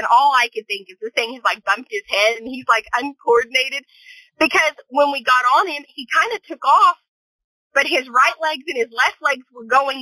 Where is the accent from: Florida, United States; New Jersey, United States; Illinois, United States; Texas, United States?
Texas, United States; El Paso; Like, plus, I grew up in El Paso, Texas